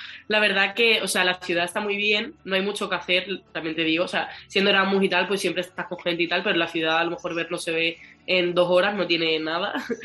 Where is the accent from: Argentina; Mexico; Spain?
Spain; a lo mejor no son como los españoles, que somos súper abiertos